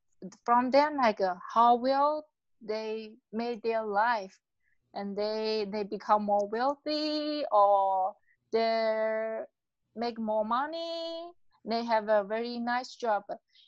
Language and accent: English; China; English is a second language; when I grew up, all the my hometown, it's like a become more culturally, like people, everyone thinking, oh, their only way to get out of here is to go to America